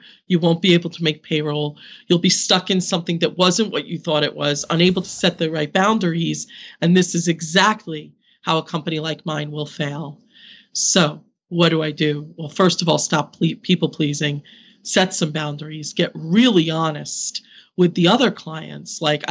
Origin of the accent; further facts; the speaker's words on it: Ireland; We're Irish.